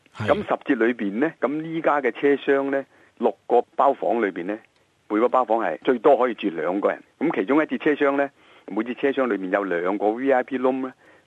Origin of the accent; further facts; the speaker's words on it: Guangdong, China; 我哋广东人讲叫企理吓，即系干净企理